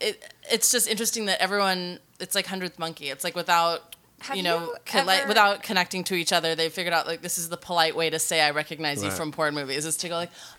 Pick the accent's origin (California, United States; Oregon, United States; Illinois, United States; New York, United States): New York, United States; New York City; moved away; the big transition was because I came from New York. So I was used to being able to walk everywhere, take a bus everywhere.